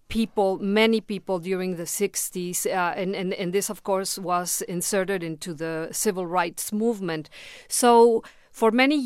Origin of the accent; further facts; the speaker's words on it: Mexico; English is a second language; now in United States; I am Mexican. I mean, I was born in Mexico of an American father, so I have a very different background.